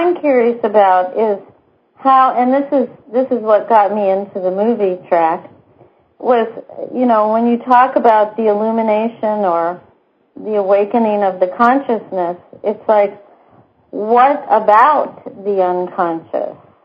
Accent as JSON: {"language": "English", "region": "California", "country": "United States", "tie": "born or raised there", "said": "I grew up in Southern California watching the stars and things flying around the sky and whatnot at night"}